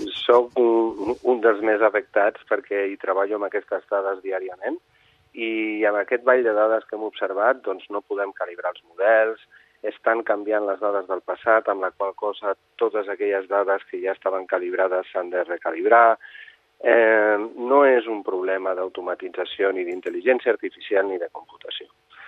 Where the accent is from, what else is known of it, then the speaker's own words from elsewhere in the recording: Catalonia, Spain; Bé, jo soc català